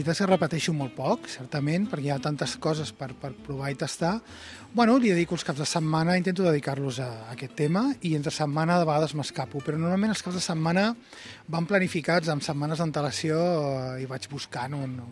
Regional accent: Catalonia, Spain; Avui anem a Badalona, que és a prop de casa meva, jo soc del Vallès

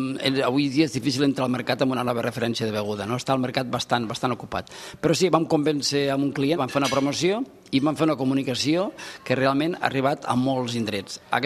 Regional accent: Lleida, Catalonia, Spain; ara diguem que som un equip de Lleida, tots som de Lleida

